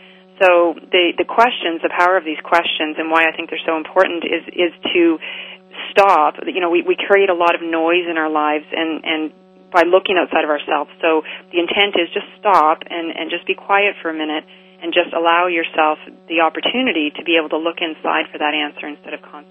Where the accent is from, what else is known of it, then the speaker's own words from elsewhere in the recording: Halifax, Nova Scotia, Canada; I'm actually from Halifax, Nova Scotia, originally.